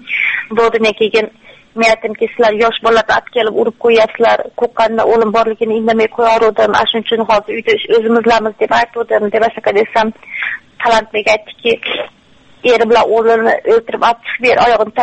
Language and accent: Uzbek; Osh, Osh Region, Kyrgyzstan; Men O'shdan Narimondanman.